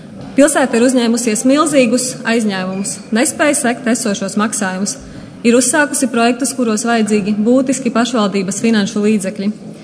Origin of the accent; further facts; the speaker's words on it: Rēzekne, Latgale, Latvia; Kolēģi un kolēģis, es esmu no Rēzeknes